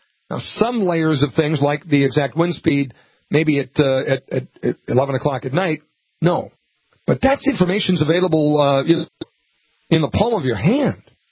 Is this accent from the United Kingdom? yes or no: no; Montevideo, Uruguay; For instance, my hometown, Montevideo.